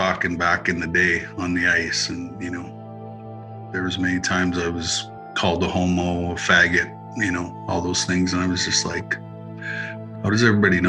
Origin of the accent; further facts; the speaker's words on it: Russell, Canada; Graham came to Russell, my hometown, sat me and my parents around the kitchen table